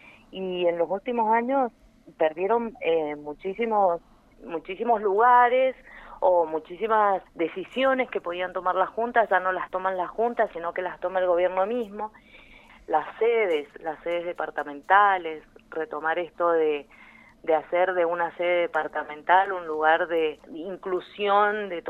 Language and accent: Spanish; Malargüe, Mendoza, Argentina; les mando un abrazo enorme a todos los malargüinos, a mi pueblo amado, que obviamente siempre yo estoy con mi pensamiento en el sur de la provincia.